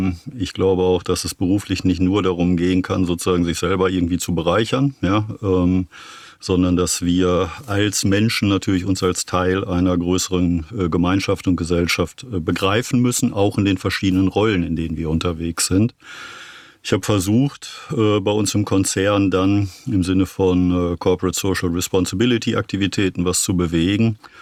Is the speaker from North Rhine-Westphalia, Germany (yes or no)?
yes; Detmold, North Rhine-Westphalia, Germany; Ich lebe in Detmold, ich komme da tatsächlich auch her.